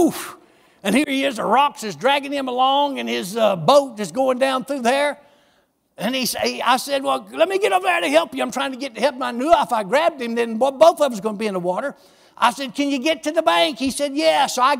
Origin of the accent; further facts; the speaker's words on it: United States; You know, I grew up on the Chattahoochee River. I grew up on there drinking water out of a pink worm cup.